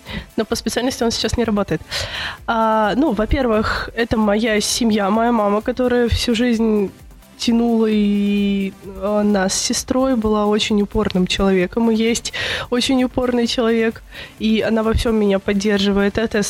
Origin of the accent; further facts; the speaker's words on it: Novgorod, Russia; born there; Родилась я в Новгороде, училась в областной специальной коррекционной школе интерната.